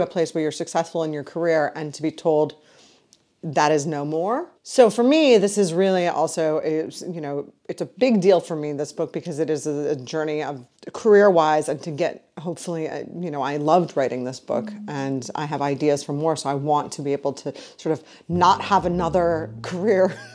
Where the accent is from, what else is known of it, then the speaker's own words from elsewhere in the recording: Detroit, Michigan, United States; I'm from the Midwest. I'm from Detroit. Nowadays, Detroit's a bigger city, but it certainly wasn't then, and I'm from the suburbs.